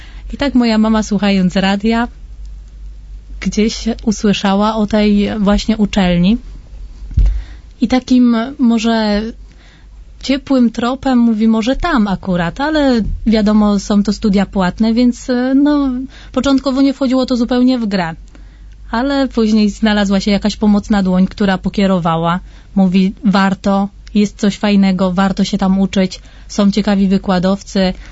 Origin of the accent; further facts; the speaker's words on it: Cynków, Silesian Voivodeship, Poland; Więc ja jestem z miejscowości, która nazywa się Cynków. Jest to miejscowość, jest to wieś położona za Częstochową.